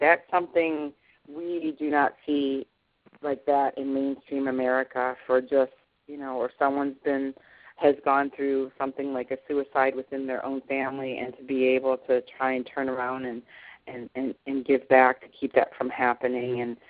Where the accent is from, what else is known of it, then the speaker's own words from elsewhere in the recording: Cleveland, Ohio, United States; I grew up in Cleveland, and they had rock and roll shows coming in there, you know, and I was very blessed.